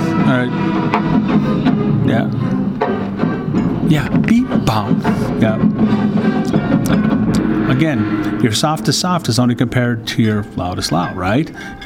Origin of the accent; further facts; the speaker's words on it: Brookfield, Wisconsin, United States; I'm from Brookfield, Wisconsin